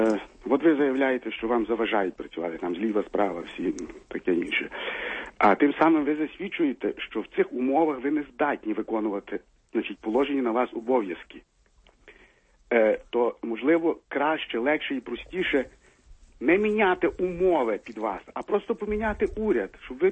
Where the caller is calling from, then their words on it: Lviv, Lviv Oblast, Ukraine; я зі Львова.